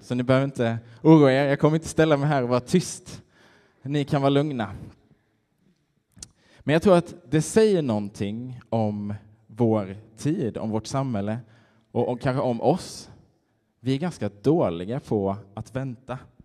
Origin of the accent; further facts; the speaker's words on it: Helsingborg, Skåne, Sweden; now in Gothenburg, Sweden; Jag är från Helsingborg, 25 år och älskar fotboll